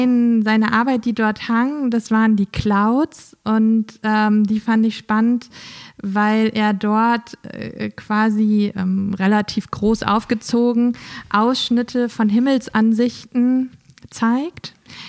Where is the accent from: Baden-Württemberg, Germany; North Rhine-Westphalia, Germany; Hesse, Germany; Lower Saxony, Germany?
Lower Saxony, Germany; dadurch, dass ich ja in Friesland aufgewachsen bin und das sozusagen meine Heimatregion ist, war ich dort